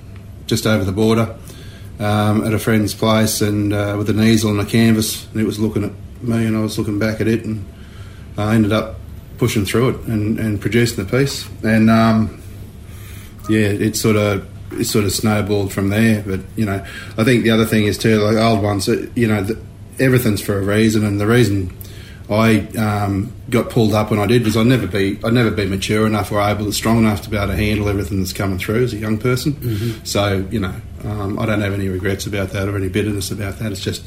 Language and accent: English; Bathurst, New South Wales, Australia; also born or lived in Sydney; Wiradjuri. I was born in the Eora country, but we come from around the Bathurst area. Dad and Pop were down Albury Wodonga way.